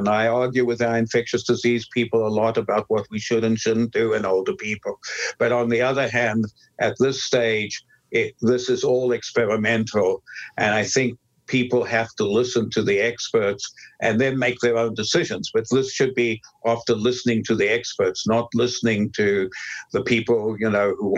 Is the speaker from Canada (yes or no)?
no; South Africa; now in United States; As you just asked me, I told you I come from South Africa, and I was brought up in a racist environment.